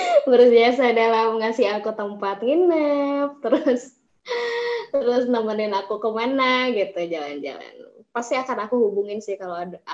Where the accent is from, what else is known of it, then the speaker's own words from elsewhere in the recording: West Java, Indonesia; aku asli Jawa Barat